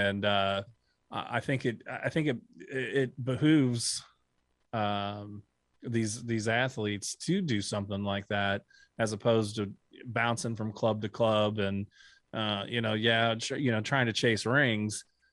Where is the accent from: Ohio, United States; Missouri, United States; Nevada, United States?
Missouri, United States; St. Louis; maybe this is because of growing up in St. Louis, and you see what it's like with the St. Louis Cardinals